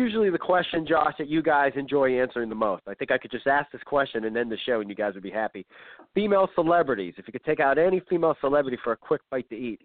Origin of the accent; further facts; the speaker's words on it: Youngstown, Ohio, United States; like I said, I'm from the Youngstown area, so I do a lot of Mac football.